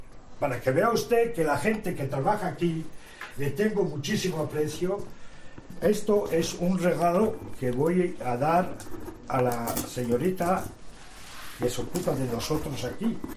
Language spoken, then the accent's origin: Spanish; Belgium; Spanish is a second language; now in Spain; ayer cociné mejillones a la belga, país de donde vengo aquí a España